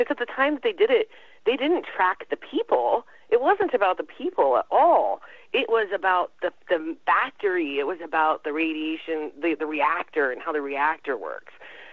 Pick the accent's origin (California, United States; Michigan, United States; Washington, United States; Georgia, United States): Washington, United States; Tri-Cities; also born or lived in Portland; Well, I was born in Portland, but went to the Tri-Cities area really young when my father graduated from college